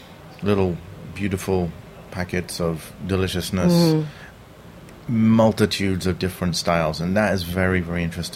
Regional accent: London, United Kingdom; growing up in London.

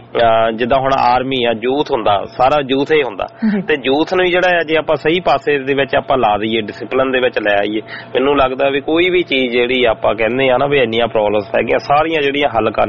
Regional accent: Punjab, India; ਕਿਉਂਕਿ ਸਾਡਾ ਪਿੰਡ ਇੱਧਰ ਆਪਣੇ ਖੜਕੜ ਕਲਾਂ ਦੇ ਕੋਲ ਆ

